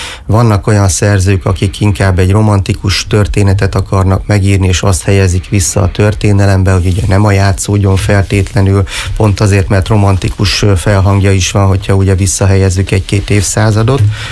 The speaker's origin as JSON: {"language": "Hungarian", "town": "Miskolc", "region": "Borsod-Abaúj-Zemplén", "country": "Hungary", "tie": "born or raised there", "said": "aztán ugye a Diósgyőri vár közelében nőttem fel, a Kuruc utcán laktunk, hogy gyakorlatilag nem volt olyan nap, hogy ne csatangoltunk volna a vár környékén."}